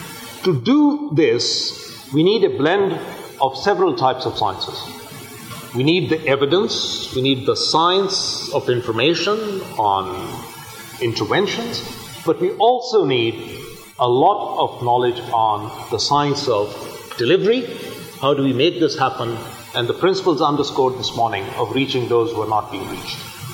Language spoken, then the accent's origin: English; Pakistan; to return to my home country, Pakistan, as a pediatrician.